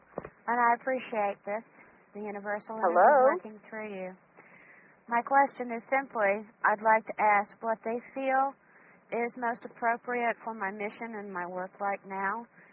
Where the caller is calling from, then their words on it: Montgomery, Alabama, United States; Montgomery, Alabama, USA.